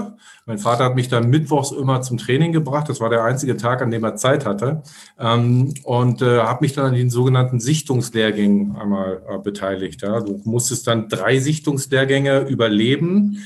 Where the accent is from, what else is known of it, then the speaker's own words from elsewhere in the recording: Berlin, Germany; wir kommen aus Ost-Berlin, ich bin in Ost-Berlin 1977, schon lange her, aber ist so immer so, geboren